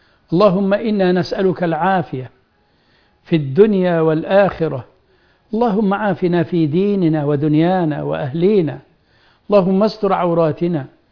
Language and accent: Arabic; Egypt; بلدنا مصر